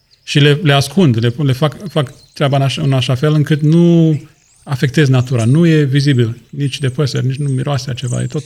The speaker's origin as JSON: {"language": "Romanian", "town": "Miroslovești", "region": "Iași County", "country": "Romania", "tie": "born or raised there", "said": "tot rădăcinile mele, toți acolo la Neamț, la Iași sunt, în Miroslovești, în satul în care am crescut"}